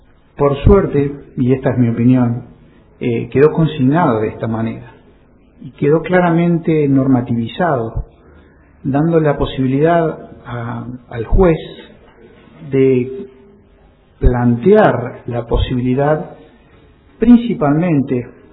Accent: Comodoro Rivadavia, Chubut, Argentina; soy de Comodoro Rivadavia

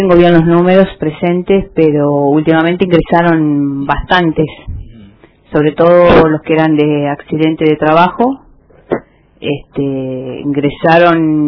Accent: Comodoro Rivadavia, Chubut, Argentina; Soy de Comodoro Rivadavia y me presento para el cargo de juez laboral

